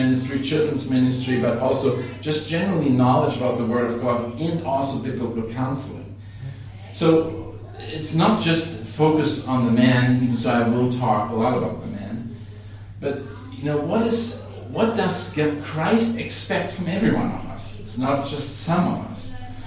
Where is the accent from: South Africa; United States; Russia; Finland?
Finland; English is a second language; now in Berlin, Germany; We are American Germans, so, and I'm Finnish. I'm actually coming since 50 years to Finland, so that's kind of our summer retreat